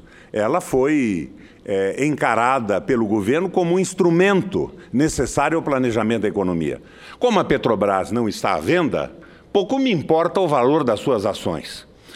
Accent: Brazil; como brasileiro, como patriota

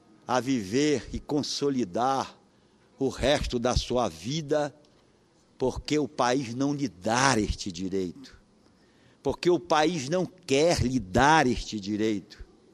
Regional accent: Marajó, Pará, Brazil; Nasci no Marajó, nasci na pobreza, me criei na pobreza.

